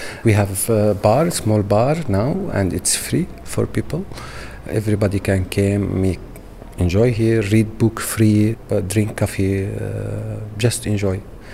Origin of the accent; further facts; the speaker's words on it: Syria; English is a second language; now in Amsterdam, Netherlands; I'm from Syria.